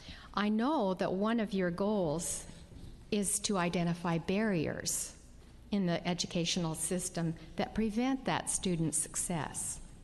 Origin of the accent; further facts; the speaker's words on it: Salem, Oregon, United States; I'm from Salem, Oregon